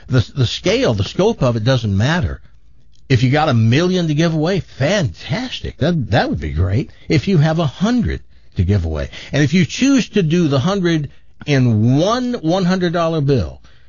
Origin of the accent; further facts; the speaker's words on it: the South, United States; Yet we started talking about how we grew up in the South, and it was incredible, the similarities.